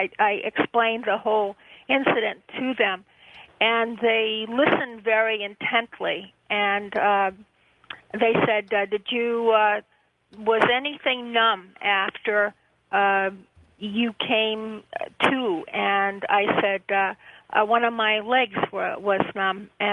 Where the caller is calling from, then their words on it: Boston, Massachusetts, United States; Hi, this is … from Boston.